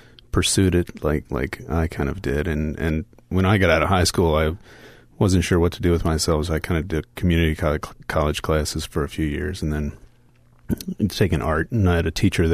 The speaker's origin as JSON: {"language": "English", "town": "Washington", "region": "District of Columbia", "country": "United States", "tie": "born there", "said": "I was born in Washington, D.C., and I went to art school at Virginia Commonwealth University."}